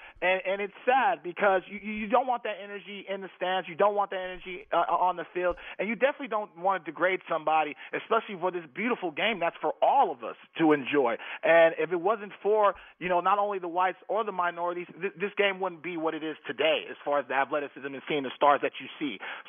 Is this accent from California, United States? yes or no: yes; Alameda, California, United States; You got to understand, I'm from Alameda, California. I'm from the Bay Area, and I told somebody this yesterday, I didn't experience racism until I got into pro ball.